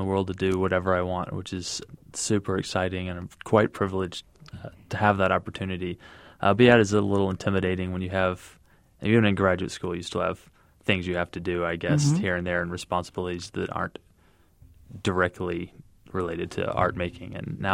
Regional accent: Dallas, Texas, United States; Dallas, Texas.

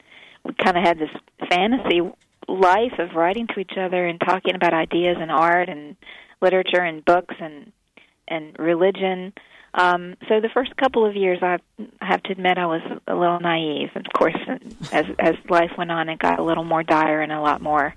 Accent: the South, United States; But I'm from the South too, and I understood the culture. I was raised in a fundamentalist Baptist home

